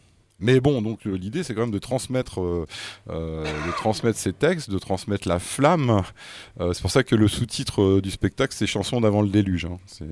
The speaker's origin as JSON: {"language": "French", "town": "La Rochelle", "region": "Nouvelle-Aquitaine", "country": "France", "tie": "born there", "also_born_or_lived": "Nord-Pas-de-Calais", "said": "Nous, on vient du Nord-Pas-de-Calais, mais moi, je suis né dans une ZUP à La Rochelle."}